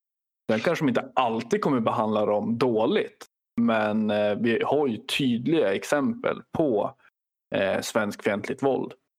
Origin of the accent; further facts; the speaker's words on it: Sweden; men alltså jag är svensk. Jag har gått i svensk skola. Jag har gått så här 12 år i svensk skola.